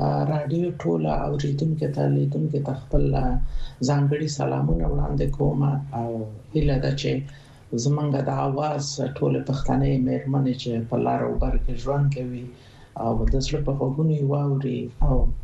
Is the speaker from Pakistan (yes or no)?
no; Nangarhar, Afghanistan; born there; زه په ننګرهار کې زیږیدلی یم، د بیسودو په کلي کې زیږیدلی یم چې د ننګرهار ته نږدې د بیسود د پله تر څنګ یوه سیمه ده، او د جمالی کلي کې زه زیږیدلی.